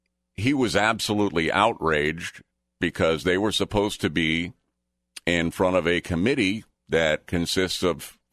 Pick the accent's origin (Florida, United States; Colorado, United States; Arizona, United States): Florida, United States; Daytona Beach; I grew up in Daytona Beach, mother.